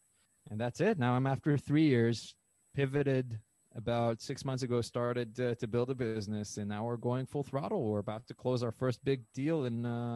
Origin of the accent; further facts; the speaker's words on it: Israel; I'm Israeli. I grew up in Israel.